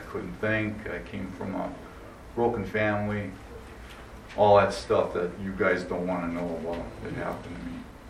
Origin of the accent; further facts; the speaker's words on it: Milwaukee, Wisconsin, United States; from Milwaukee.